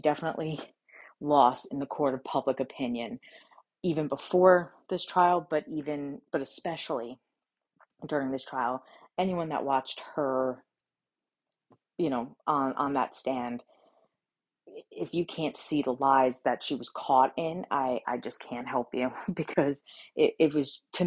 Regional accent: United States; I have the right to, as an American, to talk about what happened to me, to my own truth and my story.

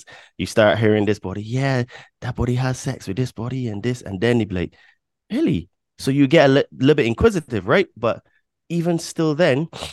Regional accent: Barbados; born there; I'm 41, right? So, and I was born in Barbados.

